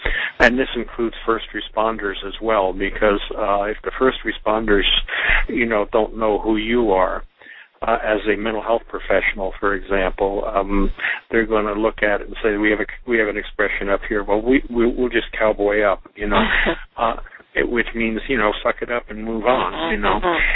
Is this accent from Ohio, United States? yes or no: no; Pennsylvania, United States; I grew up in Pennsylvania, and I'm very familiar with the Amish or Pennsylvania Dutch